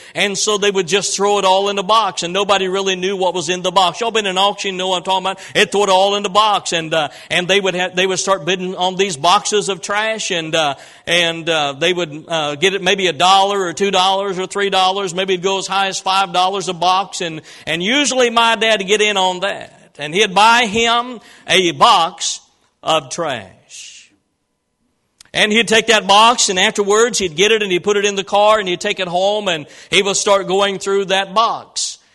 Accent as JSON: {"language": "English", "region": "Illinois", "country": "United States", "tie": "born or raised there", "said": "10 or 12 miles south of where I was raised in Illinois."}